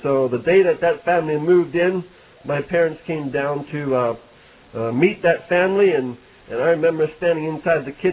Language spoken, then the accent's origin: English; Pennsylvania, United States; I grew up in Lancaster County as an Amish boy.